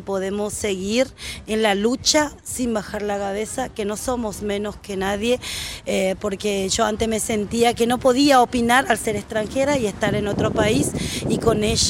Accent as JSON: {"language": "Spanish", "country": "Paraguay", "said": "las comidas típicas de mi país. Yo soy paraguaya"}